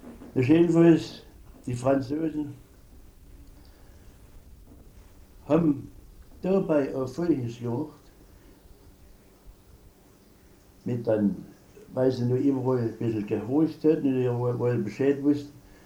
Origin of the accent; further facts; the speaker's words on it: Italy; Ich war Italiener.